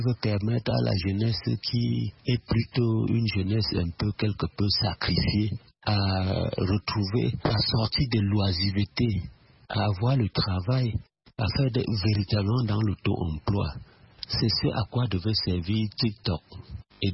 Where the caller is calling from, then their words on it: Bafoussam, West, Cameroon; partout depuis Bafoussam.